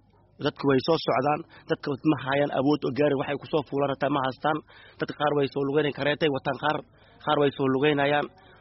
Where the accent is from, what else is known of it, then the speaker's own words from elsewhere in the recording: Jilib, Middle Juba, Somalia; now in Kenya; waxaan ka imaaday Jilib, 10 caruur baan dhalay, daad baanna soo waday, Dhuubley baan soo marnay, Rafaad baan soo marnay, waan soo lugaynay